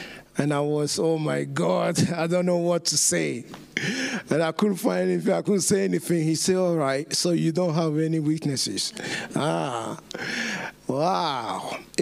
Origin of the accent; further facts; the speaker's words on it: London, United Kingdom; born there; I was born in England, in London, in a church, in a French-speaking church